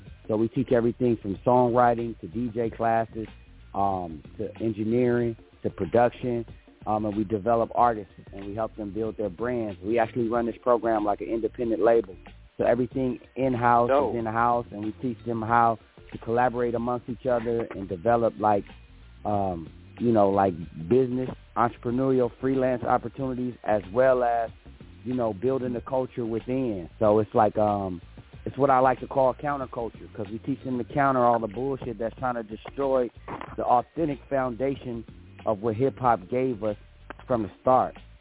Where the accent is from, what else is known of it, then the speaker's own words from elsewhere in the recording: Long Beach, California, United States; I grew up in Long Beach, you know, and being in my grandmama's house in Compton in South Central, growing up in Long Beach, in Springdale